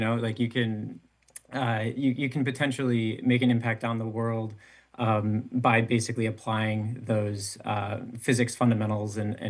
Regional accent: Illinois, United States; I mean, I grew up in the Chicago suburbs, or, you know, north suburbs of Chicago, up in like around Lake Beach, which is kind of by Gurnee, if you know that area.

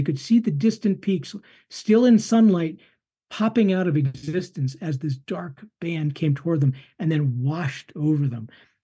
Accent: Colorado, United States; there will be a total eclipse coming to my home state of Colorado in 2045, August 12th of 2045. It won't go over Boulder where I live, but it goes just south of Denver.

